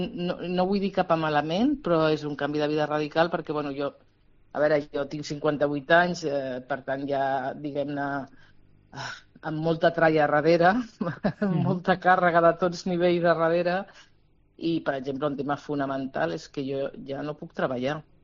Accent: Barcelona, Catalonia, Spain; now in Girona, Spain; jo no fa gaire temps que visc a Girona, jo sóc de Barcelona, però vaig arribar a Girona

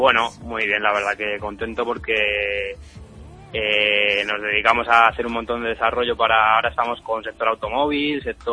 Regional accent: Madrid, Community of Madrid, Spain; moved away as an adult; now in England, United Kingdom; vine de Madrid con trabajo

